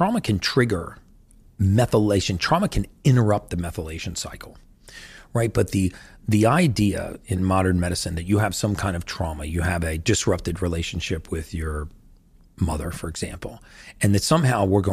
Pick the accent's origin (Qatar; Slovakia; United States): United States; but I'm from America